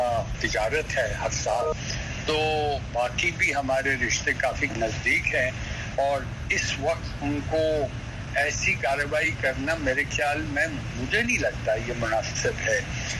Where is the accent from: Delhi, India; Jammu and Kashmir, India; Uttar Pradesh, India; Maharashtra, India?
Jammu and Kashmir, India; جب جموں اور کشمیر کے لیے ہندوستانی سرکار نے ہماری ریاست کو, میں کشمیری ہوں